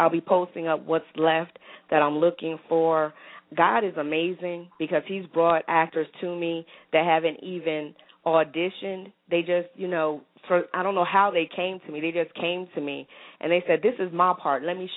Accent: New Jersey, United States; because again, I told you I'm originally from New Jersey, I came in 2009 and got myself together.

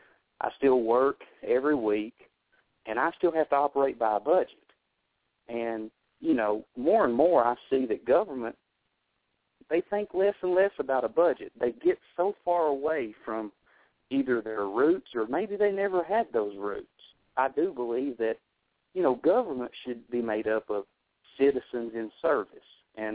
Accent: United States; I'm a lifelong resident of Warren County. I was born here in Warren County. I've lived here all my life.

